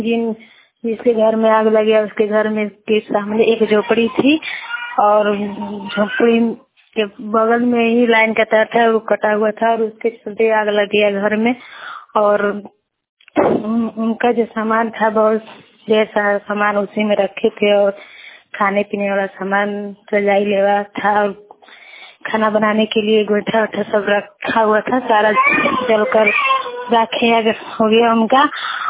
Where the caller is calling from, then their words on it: Bihar, India; ग्राम पचियावा से बोल रही हूँ, जिला कैमूर भगवान से।